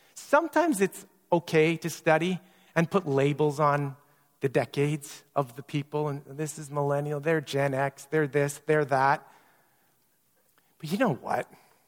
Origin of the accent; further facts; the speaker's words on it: Niverville, Manitoba, Canada; I grew up in Niverville, Manitoba. Farming community, rural, small.